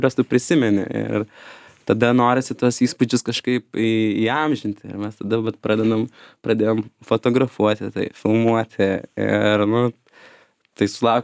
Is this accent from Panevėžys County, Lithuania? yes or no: no; Vilnius, Vilnius County, Lithuania; kaip jau iš kur esam kilę, ne iš Vilniaus, o iš Lazdynų.